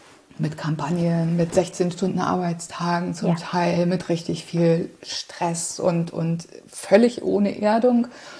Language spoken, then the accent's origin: German; Hanover, Lower Saxony, Germany; Nee, ich bin ursprünglich in Hannover aufgewachsen, in Niedersachsen